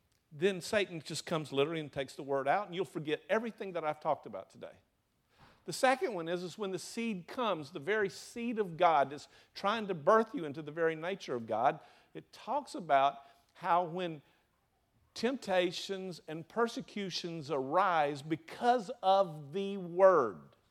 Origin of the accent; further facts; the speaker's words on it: the South, United States; accent: Southern; however my southern accent says it.